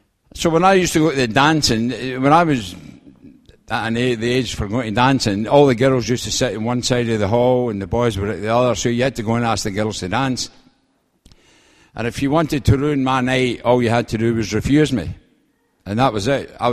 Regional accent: Scotland, United Kingdom; now in London, United Kingdom; I come from Scotland, actually. You probably realize it with my accent. But I live in London

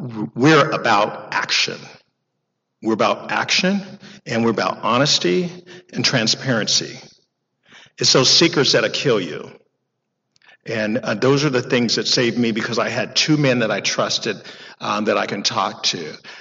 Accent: Sacramento, California, United States; So growing up in Sacramento, when I went to work for Department of Corrections

